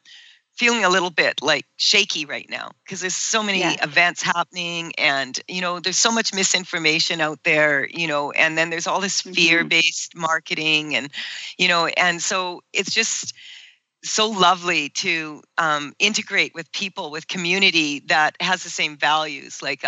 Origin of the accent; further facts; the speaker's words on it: Saskatchewan, Canada; now in Kelowna, Canada; I'm from Saskatchewan, and how I ended up here in Kelowna is I was traveling back and forth across Canada for several years